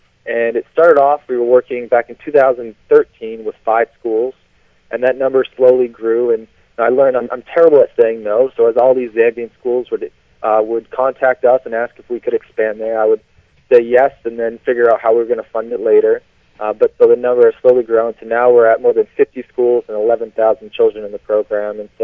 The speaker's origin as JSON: {"language": "English", "town": "Bangor", "region": "Maine", "country": "United States", "tie": "born or raised there", "said": "growing up in Bangor, I didn't know anyone who had left the U.S. except for, you know, vacations, whether Mexico or some island or Canada."}